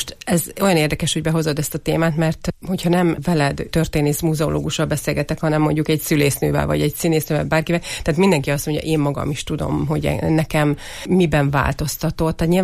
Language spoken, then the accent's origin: Hungarian; Eger, Heves, Hungary; biztos mi elfogultak vagyunk egriként történészként